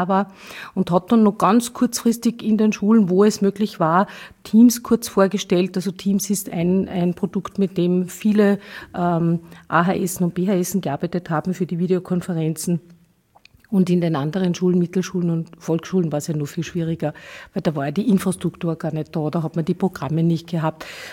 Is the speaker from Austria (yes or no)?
yes; Salzburg, Austria; Ich bin ja Salzburgerin und ich habe also immer wieder nach Deutschland hinübergeblickt